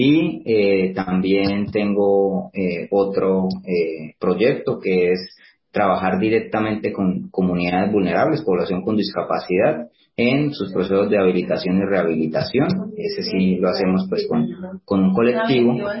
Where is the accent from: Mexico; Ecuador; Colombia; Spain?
Colombia; Santander; tengo 25 años, soy santandereano. Toda mi vida he estado aquí en Santander